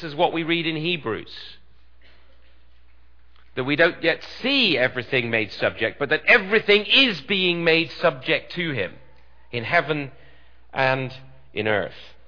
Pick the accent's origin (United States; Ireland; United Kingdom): United Kingdom; now in Canada; I'm taking an oath to Queen Elizabeth II, which was really just a reaffirmation for me as a Brit.